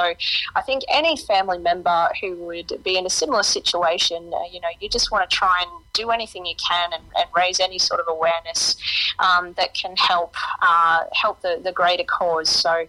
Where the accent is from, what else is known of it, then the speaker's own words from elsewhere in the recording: Oberon, New South Wales, Australia; Oberon, it's a really small town of about 3,000 people up near Bathurst in the central west of New South Wales. And so, yeah, I grew up on a farm outside of town there